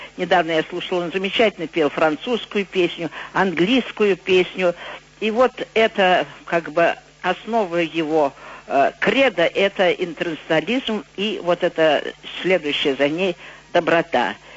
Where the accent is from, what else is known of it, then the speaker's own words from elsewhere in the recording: Baku, Azerbaijan; И тут, конечно, я тоже бакинка